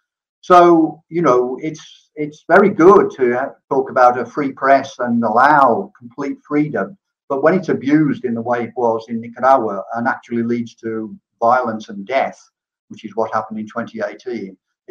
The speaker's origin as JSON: {"language": "English", "region": "England", "country": "United Kingdom", "said": "as I'm from England myself"}